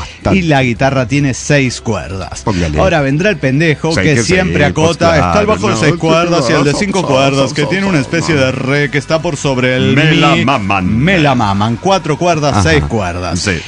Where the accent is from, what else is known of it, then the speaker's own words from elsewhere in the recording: Saltillo, Coahuila, Mexico; de Saltillo, Coahuila.